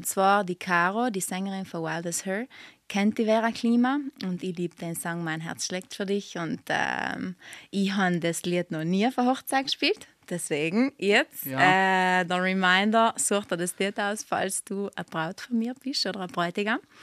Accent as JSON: {"language": "German", "region": "Trentino-Alto Adige", "country": "Italy", "said": "bei uns in Südtirol"}